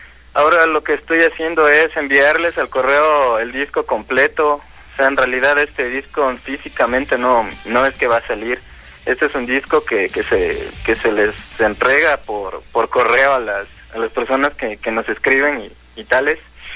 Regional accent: Ecuador; Como artista, mira, yo estoy a favor.

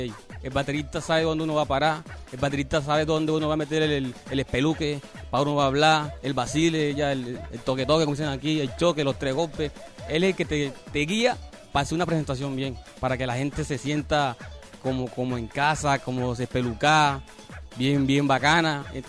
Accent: Cartagena, Bolívar, Colombia; como cartagenero, como tierrabombero que somos, como isleño, como africano, porque descendemos de una etnia que es africana.

